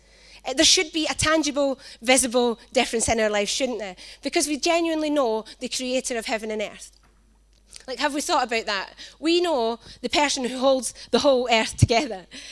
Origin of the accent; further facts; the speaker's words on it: Glasgow, Scotland, United Kingdom; now in Newcastle, United Kingdom; he's got a little kind of funny accent with us because I'm from Glasgow.